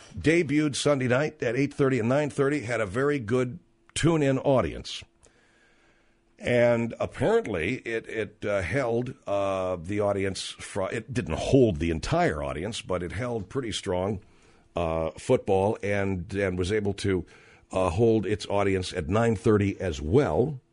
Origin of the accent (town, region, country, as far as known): California, United States